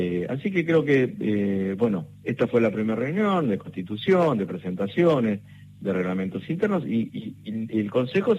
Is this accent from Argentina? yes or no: yes; Argentina; Hoy los dueños de todos los recursos que existen en nuestra Pampa Azul somos todos los argentinos.